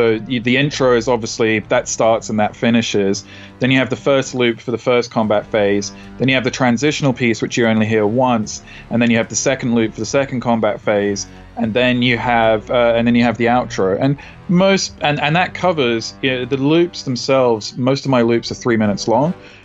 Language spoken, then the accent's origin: English; United Kingdom; now in United States; I'm British, and I just wanted to work in my own country. Obviously, I live out here in America